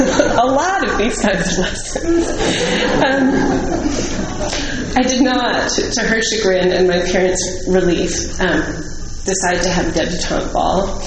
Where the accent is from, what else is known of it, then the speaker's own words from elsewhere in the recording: Nashville, Tennessee, United States; My Laurel advisor, I grew up in Nashville, and my Laurel advisor was this magnificent Southern woman